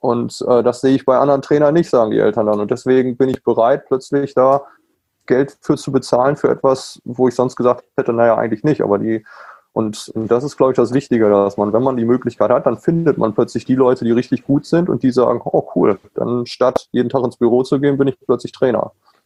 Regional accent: Germany; now in United States; als Deutscher komme ich da rüber und sage, ich biete einen Camp

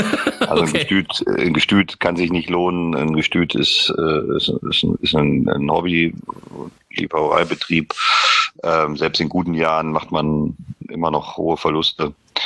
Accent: Northern Germany, Germany; wir sind ja Norddeutsche

